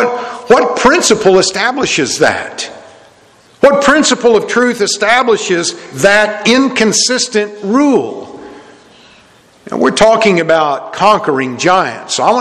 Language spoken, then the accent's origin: English; Oklahoma, United States; like in, where I grew up in Oklahoma, the capital of Oklahoma was once in Guthrie and now it's in Oklahoma City.